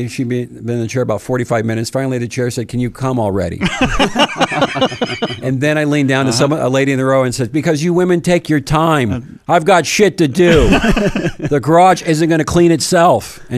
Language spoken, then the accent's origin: English; West Covina, California, United States; Born and raised in West Covina, which is a suburb about 30 miles east of Los Angeles, but it's Los Angeles County. And I went to high school at West Covina High, class of 79.